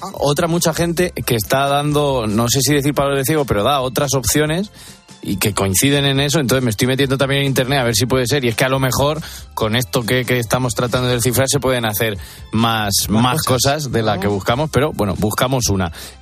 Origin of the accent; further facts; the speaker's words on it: Castilla-La Mancha, Spain; el cráter de la tierra de Fuente Álamo, de mi tierra de Albacete, eso es una maravilla, una maravilla.